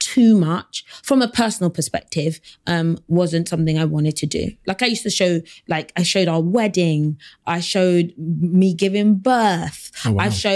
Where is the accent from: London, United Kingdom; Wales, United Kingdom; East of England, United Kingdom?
London, United Kingdom; I'm from South London.